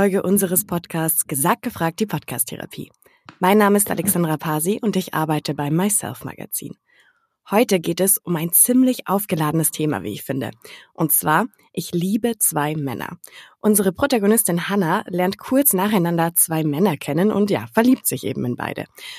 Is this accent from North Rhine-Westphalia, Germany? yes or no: yes; Cologne, North Rhine-Westphalia, Germany; Er lebt in der Nähe von Köln, meiner Heimatstadt